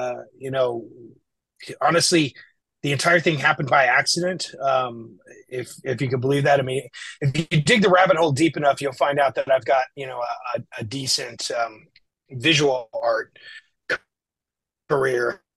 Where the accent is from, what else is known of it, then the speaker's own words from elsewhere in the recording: Park City, Utah, United States; talking about how I grew up and growing up in Park City, Utah, and, you know, the music scene that was in Salt Lake City